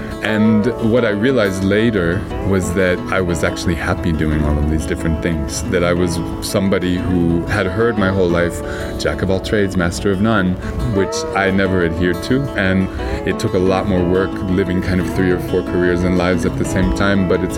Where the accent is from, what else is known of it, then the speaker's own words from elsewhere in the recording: United States; now in Belgium; I'm an American-Belgian artist, I would say. I've been living in Belgium for over 25 years in the Marolles, so I consider myself Bruxellois.